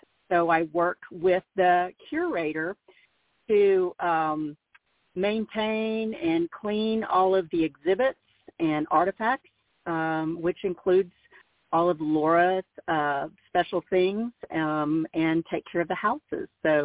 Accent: Mansfield, United States; because I had that connection growing up in Mansfield

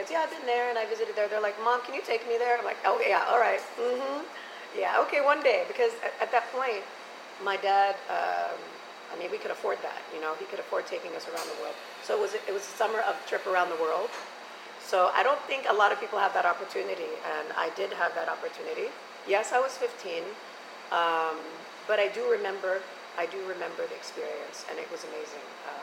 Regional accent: United States; I didn't grow up there. I grew up in the States, so I just go there for just visiting.

